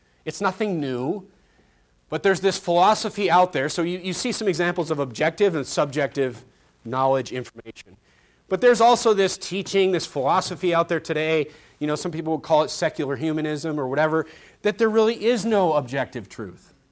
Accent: Midwest, United States; now in California, United States; Look, I'm aware that I grew up in the Midwest, so I just kind of have more interest in things like agriculture

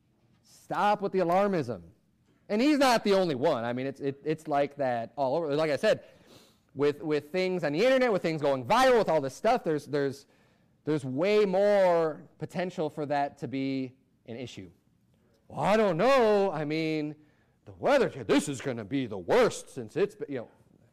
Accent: Chicago, Illinois, United States; And there is a difference between, like, me growing up in Chicago.

